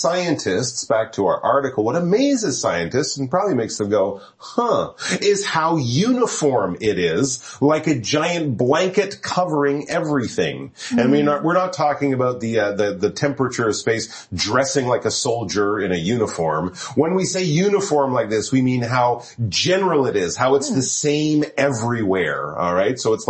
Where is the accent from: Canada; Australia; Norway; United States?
Canada; I'm from Canada. We have cold winters